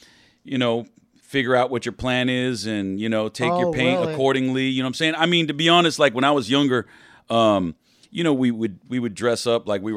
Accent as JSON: {"language": "English", "town": "Whittier", "region": "California", "country": "United States", "tie": "born or raised there", "said": "I grew up in Whittier, you know, during the house party days."}